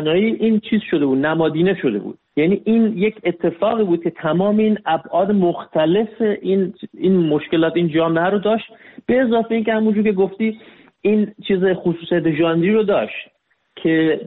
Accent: Iran; آدم نمیتونه توی ایران بزرگ شده باشه در شرایطی که ما بزرگ شدیم. من متولد 1360 هم، یعنی من با توی جنگ بزرگ شدم

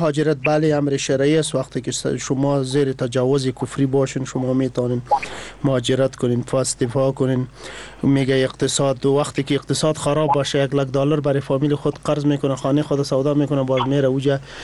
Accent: Afghanistan; ما همه افغان هستیم، یک ملت هستیم، مسلمان هستیم و انسان هستیم

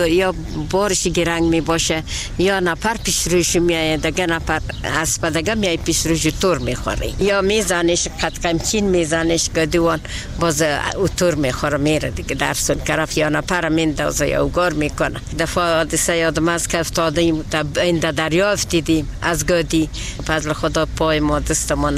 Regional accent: Herat, Afghanistan; ما از هرات هستیم

